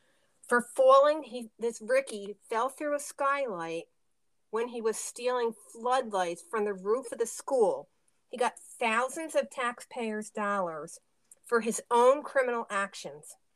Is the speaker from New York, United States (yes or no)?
yes; New York, United States; I'm from New York.